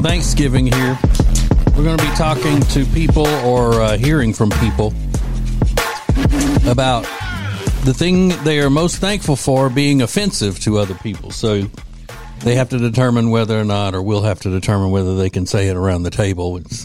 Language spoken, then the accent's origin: English; Louisiana, United States; because it was just from my home state of Louisiana?